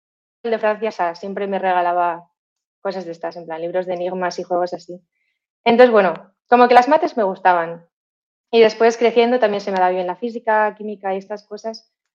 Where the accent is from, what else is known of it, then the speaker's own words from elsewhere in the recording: Spain; born there; Yo nací en España, soy mitad española, mitad francesa